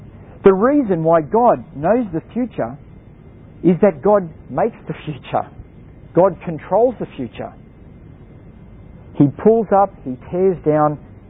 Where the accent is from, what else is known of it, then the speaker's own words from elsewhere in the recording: Australia; And so we as an Australian nation in our constitution recognise this.